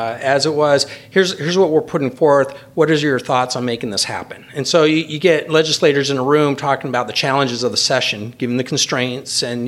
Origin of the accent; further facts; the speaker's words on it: Williams Lake, British Columbia, Canada; born or raised there; also born or lived in St. Louis, United States